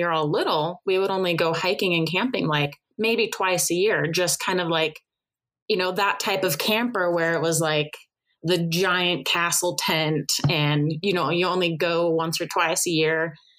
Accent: Seattle, Washington, United States; born there; also born or lived in Puerto Rico / New Mexico / Minnesota / District of Columbia, United States; now in Utah, United States; So I was born in Seattle. Lived in Puerto Rico, not technically a state, but lived in Puerto Rico, New Mexico, Minnesota, DC, Montana, then Utah.

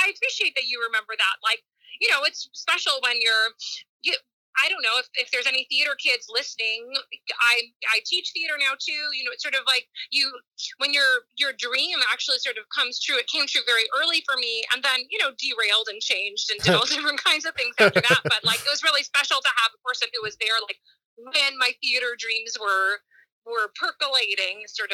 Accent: New York City, New York, United States; I'm a New Yorker.

